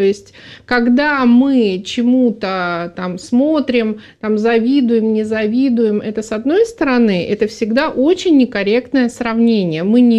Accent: Saint Petersburg, Russia; когда я приезжала из Ленинграда, и вот я приезжала к родственникам, все сначала начинали охать, говорит, вот из Ленинграда, бледная, зеленая

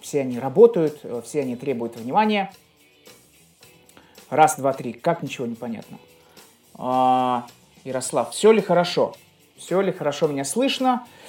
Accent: Saint Petersburg, Russia; Я из Санкт-Петербурга вообще родом. Я родился в Ленинграде, вырос в Санкт-Петербурге.

